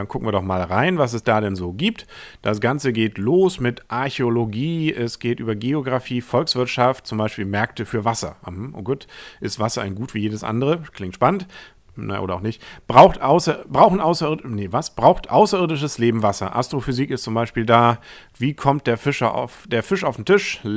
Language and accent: German; Kiel, Schleswig-Holstein, Germany; als Kieler wahrscheinlich eher unbekannt, weil wir ja in Kiel